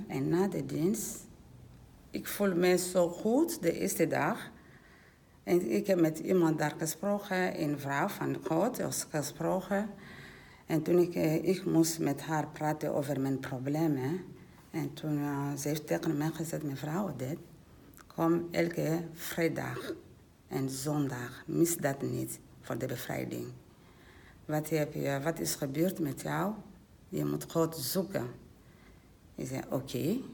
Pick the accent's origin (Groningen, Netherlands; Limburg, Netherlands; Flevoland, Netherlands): Flevoland, Netherlands; Almere; uit Almere.